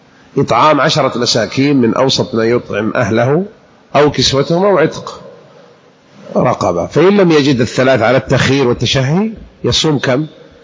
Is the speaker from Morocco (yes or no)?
no; Hijaz, Saudi Arabia; يمثل لشيء عندهم بالشام وهو عندنا بالحجاز